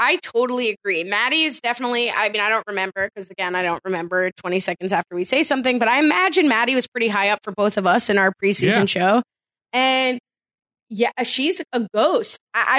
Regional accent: New Jersey, United States; I'm from Jersey.

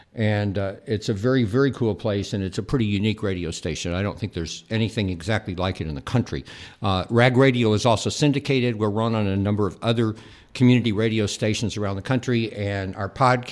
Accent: Houston, Texas, United States; now in Austin, United States; It's been storm time in Austin, Texas for a while. And boy, my hometown of Houston has been underwater.

